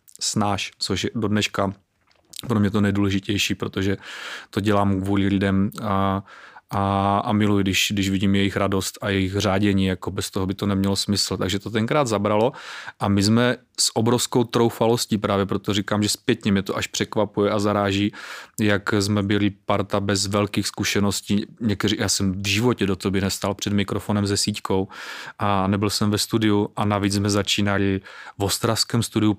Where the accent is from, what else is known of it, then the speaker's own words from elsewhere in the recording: Zlín Region, Czechia; A jsem sice teda z Valach, ale táta má kořeny na Jižní Moravě